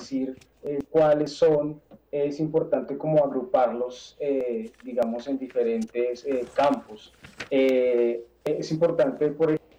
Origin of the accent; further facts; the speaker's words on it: Colombia; Ese es nuestro origen, y de allí digamos que es nuestra principal raíz o una de las características de lo que hoy somos como colombianos.